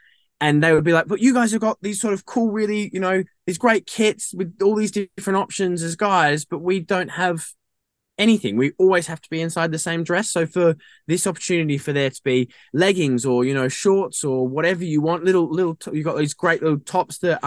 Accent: Australia; moved away as an adult; now in United Kingdom; I played for my state team back home. I'm Australian originally.

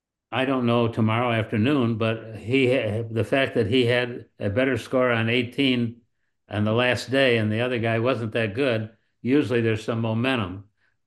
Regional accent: Michigan, United States; Well, when I grew up, Michigan was really a hotbed of golf.

